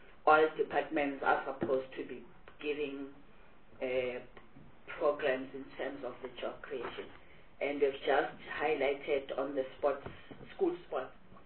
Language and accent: English; Gauteng, South Africa; So whilst I'm coming from Gauteng, I may be speaking also to others that may hear that now all these academies are in Gauteng.